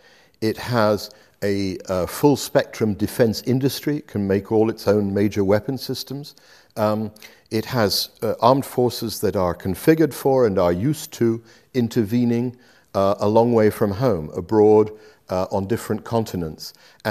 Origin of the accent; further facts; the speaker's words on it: United Kingdom; I feel myself a European. I did when I was growing up in Britain as well